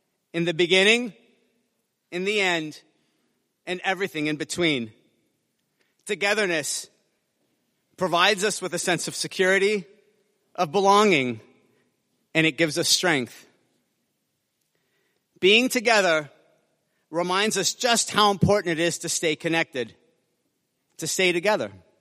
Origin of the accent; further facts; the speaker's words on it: San Francisco, California, United States; welcome to San Francisco, to my hometown.